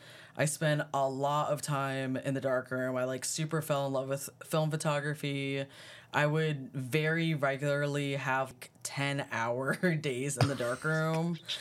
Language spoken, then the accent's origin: English; Arlington, Virginia, United States; I'm originally from the DC metropolitan area. I'm from Arlington, Virginia, and I went to school in Richmond, Virginia.